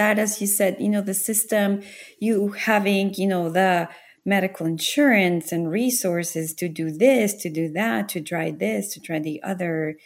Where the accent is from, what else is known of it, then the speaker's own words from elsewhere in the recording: Bogotá, Colombia; English is a second language; So I grew up in Bogota in Colombia